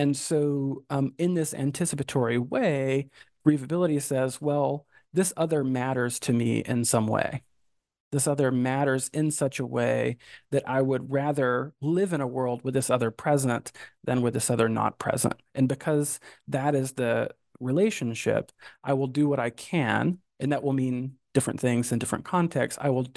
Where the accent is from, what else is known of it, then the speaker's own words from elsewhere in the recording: Georgia, United States; I grew up fly fishing in North Georgia.